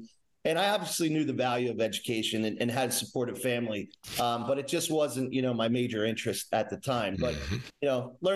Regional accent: Pitman, New Jersey, United States; From South Jersey, specifically Pittman, New Jersey, and I have an older sister who's 5 years older than me.

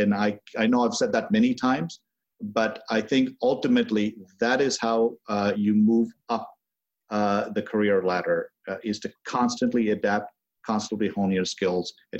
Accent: India; when I grew up in India and certainly came here

